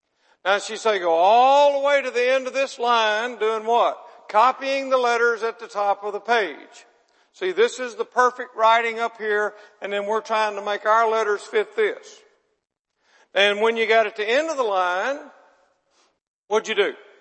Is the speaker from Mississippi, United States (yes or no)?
yes; Mississippi, United States; well, I'm from Mississippi. We didn't have kindergarten.